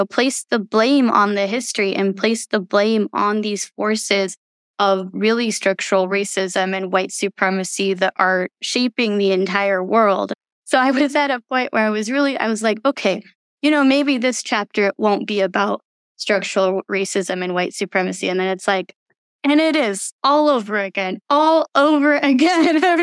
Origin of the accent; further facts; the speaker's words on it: California, United States; I grew up in California.